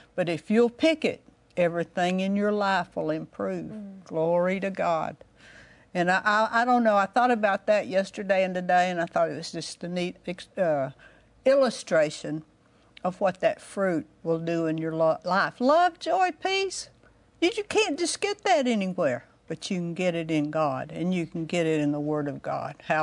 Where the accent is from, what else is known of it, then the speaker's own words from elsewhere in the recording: Arkansas, United States; when I was a girl, I was raised in Arkansas, and I've shared this sometime, but I don't know if it's been recent or not. I was raised in Arkansas where they were raised peaches. My granddad had peach harvest.